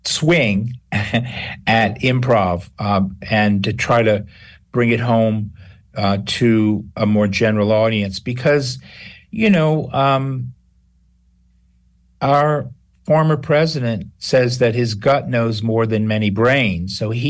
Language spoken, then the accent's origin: English; New Orleans, Louisiana, United States; I'm from New Orleans.